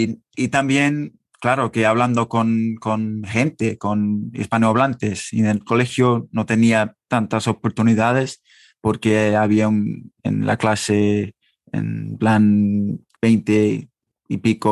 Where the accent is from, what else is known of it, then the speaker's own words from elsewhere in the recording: England, United Kingdom; Spanish is a second language; soy un inglés y ahora vivo en Londres y me encuentro en mi habitación ahora mismo y tengo 26 años y sí, soy alumno del español, estudiante del español.